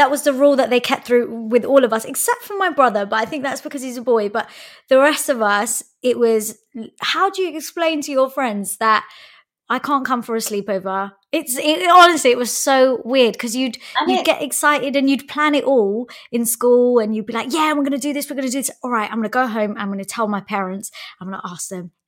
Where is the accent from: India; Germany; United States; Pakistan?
Pakistan; we are Pakistani and that's just how we're going to wear things.